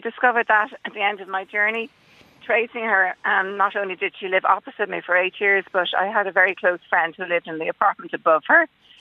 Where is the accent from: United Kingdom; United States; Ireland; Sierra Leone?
Ireland; Cork, Munster; born there; I was born in Cork to an unmarried lady who couldn't keep me.